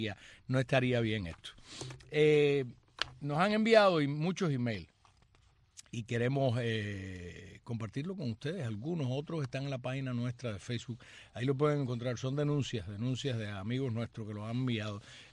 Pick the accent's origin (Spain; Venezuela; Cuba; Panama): Cuba; Somos nosotros, los cubanos que estamos en este lugar ahora